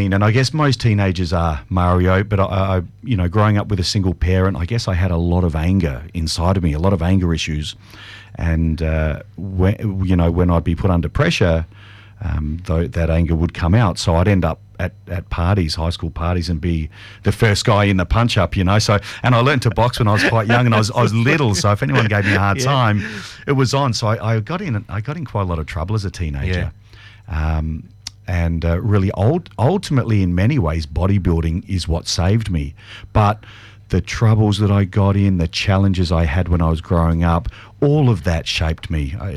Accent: Adelaide, South Australia, Australia; also born or lived in Essex, England; So I was born in Essex, but we came out here when I was quite young. I was just a baby at 18 months with my mum and dad and my brother Chris and moved to Adelaide.

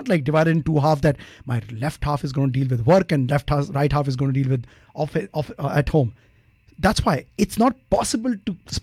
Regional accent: Rajasthan, India; This is the place where the desert is, which is Rajasthan. Yeah, so I was born and brought up in Rajasthan

